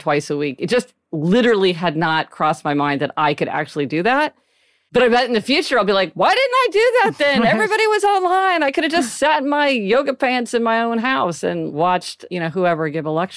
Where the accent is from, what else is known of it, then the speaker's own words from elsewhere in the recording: New York City, New York, United States; Maybe I wasn't even going around my hometown. Like, I'm not even taking the subway around New York City when I had fewer plans.